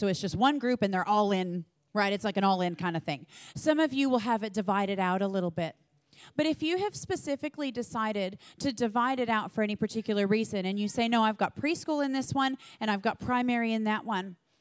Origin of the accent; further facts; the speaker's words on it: United States; I know I'm American and slightly more forward